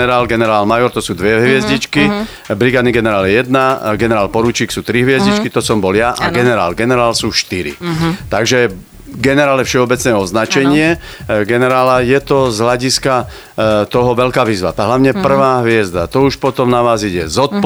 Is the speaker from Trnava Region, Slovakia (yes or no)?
no; Nové Sady, Nitra Region, Slovakia; Pochádzam od Nitry, z Nových Sadov, alebo teda konkrétne z obce Čapsila. V súčasnosti je to Sila, ešte tam žijú rodičia a brat.